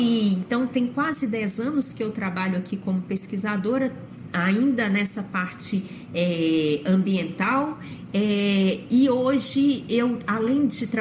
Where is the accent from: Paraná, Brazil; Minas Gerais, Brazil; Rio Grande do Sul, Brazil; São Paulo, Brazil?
Minas Gerais, Brazil; Belo Horizonte; eu sou aqui de Belo Horizonte mesmo